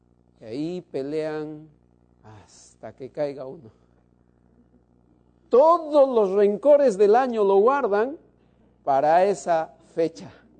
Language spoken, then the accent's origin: Spanish; Cusco, Peru; Yo soy natural de Cusco, al sur del Perú.